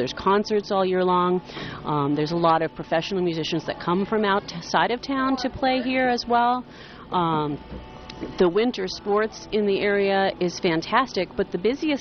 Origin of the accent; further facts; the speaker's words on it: New York City, New York, United States; also born or lived in California; now in Lake Placid, United States; Well, I grew up in New York City.